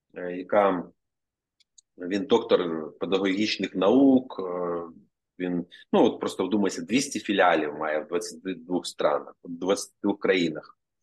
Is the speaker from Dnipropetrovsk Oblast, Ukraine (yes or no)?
no; Ovruch, Zhytomyr Oblast, Ukraine; now in Kyiv, Ukraine; Потім, коли я переїхав в Київ, я з Овруча, я зрозумів, що мені треба гроші, бо до цього я жив з батьками